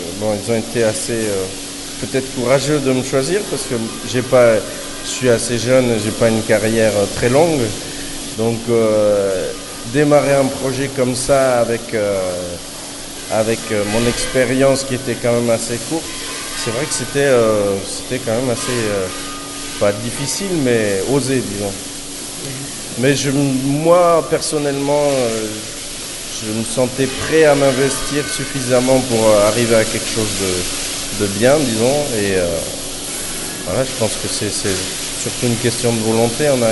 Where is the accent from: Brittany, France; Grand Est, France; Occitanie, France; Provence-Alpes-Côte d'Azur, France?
Occitanie, France; Toulouse; also born or lived in Haute-Savoie; Je suis originaire de Toulouse et j'ai passé pas mal de temps en Haute-Savoie pour faire mes études et mon début de carrière, disons.